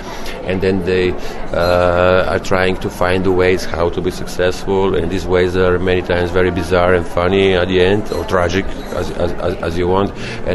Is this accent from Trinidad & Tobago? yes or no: no; Slovenia; I'm from Slovenia. It's a tiny country which almost no one knows on the world. But as soon as I say that I live 200 kilometers from Venice, then they realize where approximately this little country is